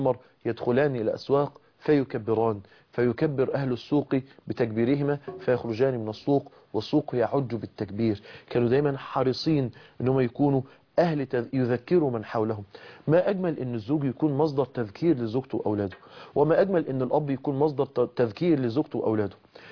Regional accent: Mansoura, Dakahlia, Egypt; احنا واحنا صغيرين ياما سافرنا للاماكن السياحية، وياما سافرنا، احنا كنا بنسافر من المنصورة لحد القاهرة علشان نروح القلعة، ونسافر نروح راس البر

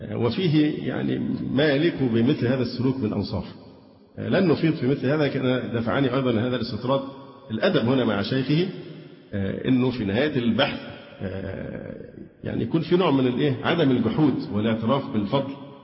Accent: Alexandria, Alexandria Governorate, Egypt; أنا اسكندراني

